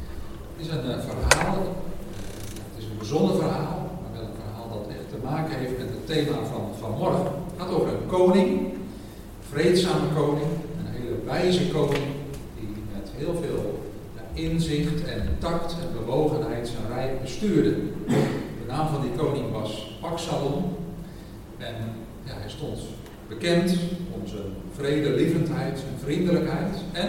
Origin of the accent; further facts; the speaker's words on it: Dordrecht, South Holland, Netherlands; Ik kom uit Dordrecht.